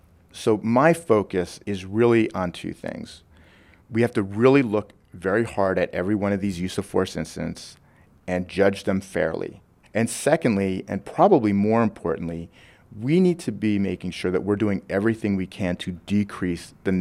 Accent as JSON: {"language": "English", "region": "New Jersey", "country": "United States", "tie": "born or raised there", "said": "I grew up in New Jersey, and it was a very common occurrence if you were African American and you were perceived to be in the wrong neighborhood."}